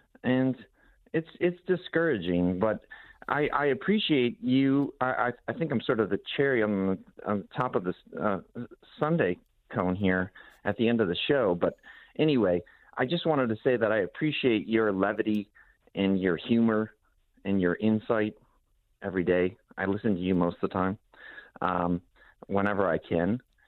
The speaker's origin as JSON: {"language": "English", "town": "Grand Rapids", "region": "Michigan", "country": "United States", "also_born_or_lived": "Chicago", "said": "I'm originally from Grand Rapids and I moved back here."}